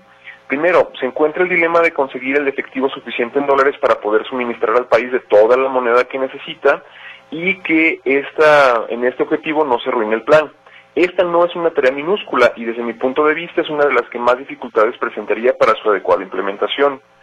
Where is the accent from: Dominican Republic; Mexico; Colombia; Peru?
Mexico; no es un tema que va a repercutir inmediatamente en nuestro bolsillo como mexicanos